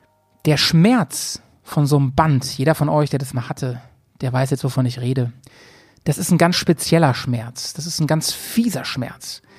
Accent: Bremen, Germany; Und der bringt es dann in meine Heimat hier nach Bremen.

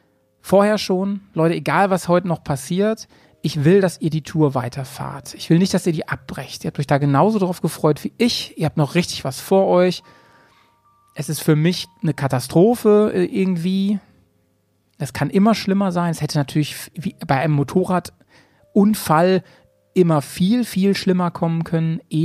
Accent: Bremen, Germany; Und der bringt es dann in meine Heimat hier nach Bremen.

